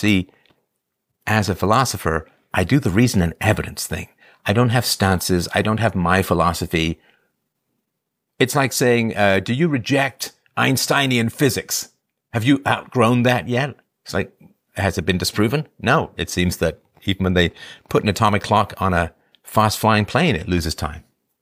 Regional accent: England, United Kingdom; So I'm half Irish and half German, and I grew up in England.

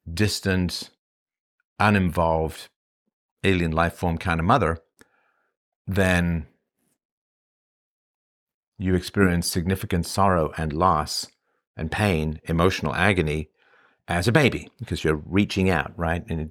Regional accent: Ireland; born there; And I was born in Ireland

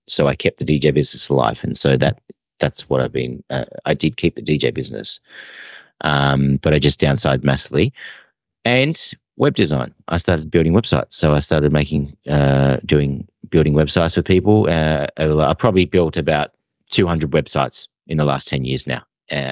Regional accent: Australia; my mum's Maltese, my dad's Greek, and I was born in Australia, so all my friends are Aussies, and I'm Australian, but I've always, been the ethnic one.

